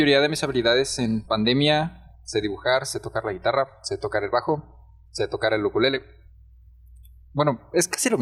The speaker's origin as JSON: {"language": "Spanish", "region": "Chihuahua", "country": "Mexico", "tie": "born or raised there", "also_born_or_lived": "Zapopan", "said": "Nací en Zapopan, Jalisco. Estuve unos meses allá viviendo. La verdad es que no recuerdo mucho. Bueno, no recuerdo nada realmente. Me mudé a Chihuahua, la capital de aquí. Estuve viviendo ahí 5 años."}